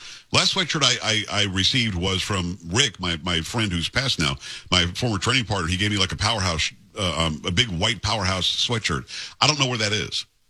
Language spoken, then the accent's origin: English; Florida, United States; also born or lived in New York / Michigan; I lived in Michigan a long time. I'm from New York originally. Grew up in Florida, though, so I got used to the warmth.